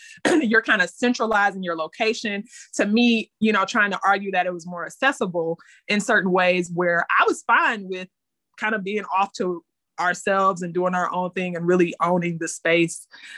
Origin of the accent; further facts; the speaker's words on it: Detroit, Michigan, United States; I think that I kind of took for granted that growing up in Detroit, going to all Black schools, it was just, I mean, you didn't really talk about it because it just, what, we were fish in the water.